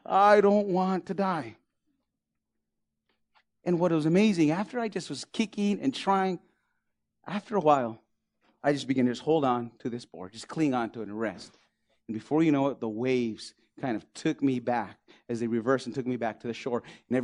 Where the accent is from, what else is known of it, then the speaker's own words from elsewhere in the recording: New Mexico, United States; But we failed to realize, because, man, I grew up in New Mexico. Man, I grew up in the hood.